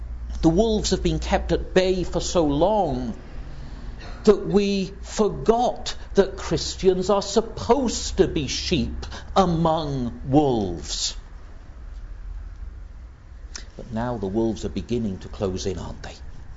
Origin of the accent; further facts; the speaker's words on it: United Kingdom; that it's somehow our right as British. That's part of being British, isn't it?